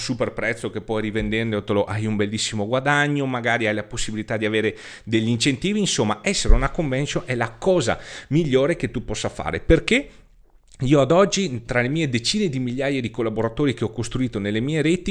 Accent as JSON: {"language": "Italian", "region": "Veneto", "country": "Italy", "said": "sono veneto, lo sai, quindi vengo da tutt'altra regione"}